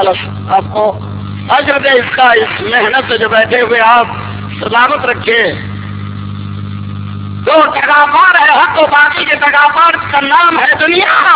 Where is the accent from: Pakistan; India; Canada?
India; یہاں کے انسان میں ہندوستان سے تعلق رکھتا ہوں